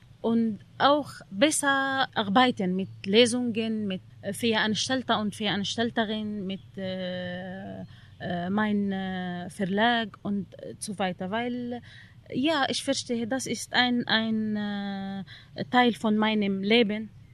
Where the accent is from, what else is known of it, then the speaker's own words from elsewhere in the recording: Syria; German is a second language; now in Germany; ich konnte nicht die Realität und was passiert in Syrien, in meinem Heimatland, ignorieren